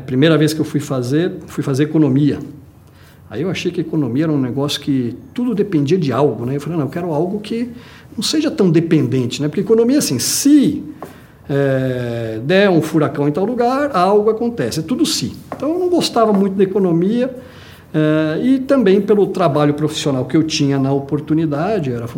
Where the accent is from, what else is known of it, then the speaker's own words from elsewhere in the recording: São Paulo, Brazil; Uma boa família de italiano, normalmente é uma família bem grande, bem numerosa. Minha infância, aqui em São Paulo, de início, né? Moramos aqui em diversos bairros, né?